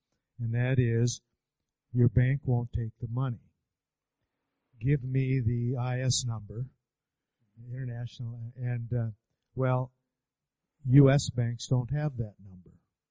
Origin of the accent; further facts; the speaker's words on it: United States; I'm from the United States, so the idea was that the purchaser of the books would send me the money, no checks.